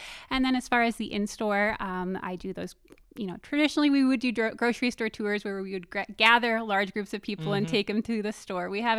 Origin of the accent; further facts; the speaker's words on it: Detroit, Michigan, United States; also born or lived in Indiana; I am not. I am from Michigan, Metro Detroit area.